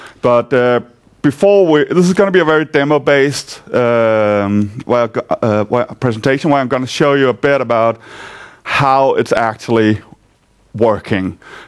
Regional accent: Denmark; English is a second language; now in London, United Kingdom; I'm here from Denmark, but I currently live in London.

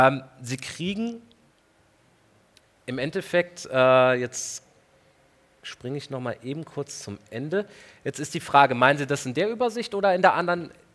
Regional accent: Engelskirchen, North Rhine-Westphalia, Germany; Engelskirchen, dort wo ich herkomme

